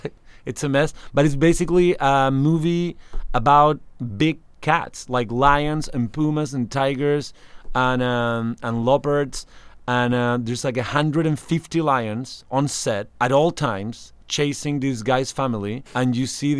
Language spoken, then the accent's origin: English; Chile; English is a second language; None of my family members, I were seven siblings and my parents are still there and none of them have been to Cuba.